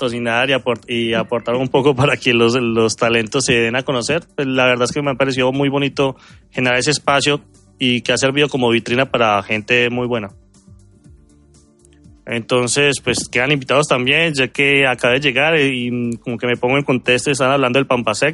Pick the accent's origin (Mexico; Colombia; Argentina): Colombia; yo soy de Colombia.